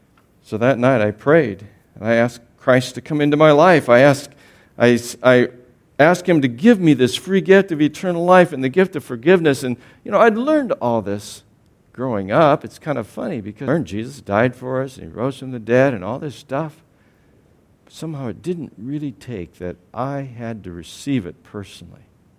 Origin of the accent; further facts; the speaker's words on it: Iowa, United States; I grew up in Eastern Iowa, like I said, I came to Iowa State University